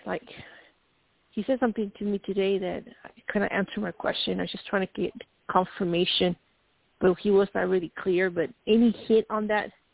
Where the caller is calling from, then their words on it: Colorado, United States; Oh, yes, sir. … from CO, state